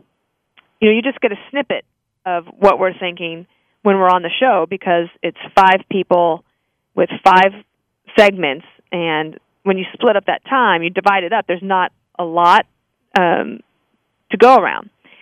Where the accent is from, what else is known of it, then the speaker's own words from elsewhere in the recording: Wyoming, United States; also born or lived in Washington, D.C.; now in New York, United States; I grew up in Wyoming, spent a lot of time in Washington, D.C., never thought I would live in Manhattan